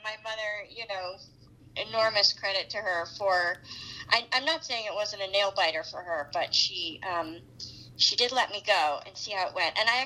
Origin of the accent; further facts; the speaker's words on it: Washington, District of Columbia, United States; born or raised there; also born or lived in Paris, France